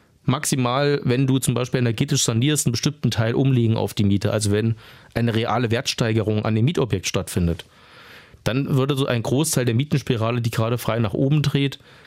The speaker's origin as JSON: {"language": "German", "town": "Potsdam", "region": "Brandenburg", "country": "Germany", "said": "ich komme ja aus Potsdam, immer ein sehr wichtiges Thema"}